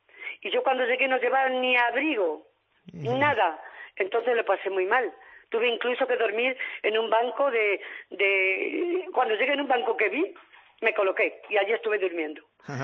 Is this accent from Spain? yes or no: yes; Spain; soy española, pero de nacimiento, porque he venido a morirme a mi pueblo. Luego soy española de pura cepa.